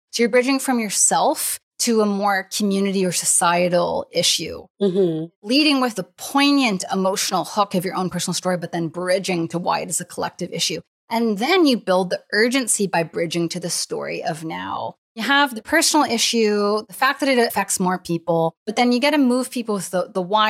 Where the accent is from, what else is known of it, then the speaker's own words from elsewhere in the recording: Nova Scotia, Canada; also born or lived in Ottawa / Winnipeg; I've never even lived in Toronto. I lived in Ottawa, and then I moved in Winnipeg, and I grew up in Nova Scotia.